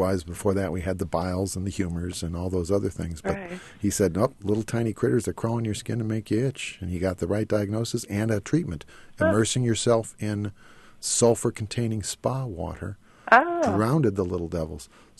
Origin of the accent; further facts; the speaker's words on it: United States; I'm an American.